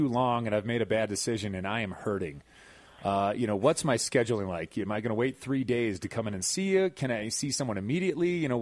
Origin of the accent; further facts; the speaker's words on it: Wisconsin, United States; Just because I'm from Wisconsin, I have to ask